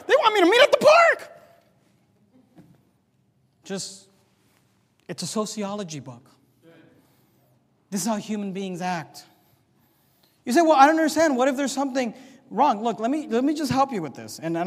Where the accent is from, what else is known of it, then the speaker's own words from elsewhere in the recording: California, United States; When I grew up, we went to a Spanish church growing up in the Bay Area